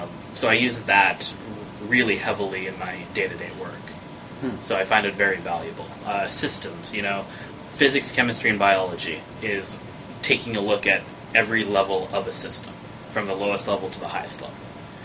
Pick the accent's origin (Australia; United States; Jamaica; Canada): Canada; So I'm from Canada.